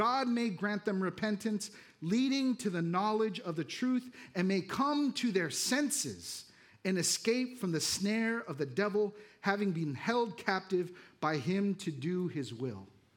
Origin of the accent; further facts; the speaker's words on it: Vallejo, California, United States; you know, I'm from Vallejo.